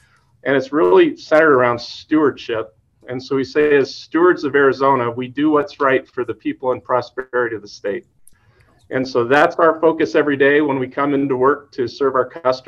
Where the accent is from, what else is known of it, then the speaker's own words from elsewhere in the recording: Toronto, Ontario, Canada; moved away as an adult; also born or lived in Western US; now in United States; I was born here in the Western U.S., but I actually grew up outside of Toronto, Ontario, Canada. came back to do college in the U.S. and joined the Navy after that.